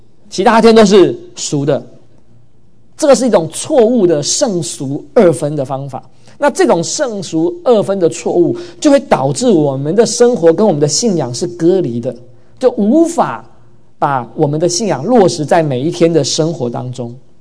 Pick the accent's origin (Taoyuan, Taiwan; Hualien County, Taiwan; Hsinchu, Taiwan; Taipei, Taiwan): Taipei, Taiwan; 我记得我小时候在我们教堂，我在台北那个礼拜堂